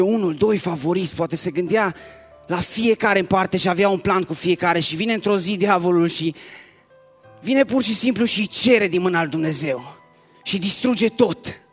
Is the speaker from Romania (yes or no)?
yes; Sibiu, Sibiu County, Romania; Eu sunt de la Sibiu, din Biserica Emanuel.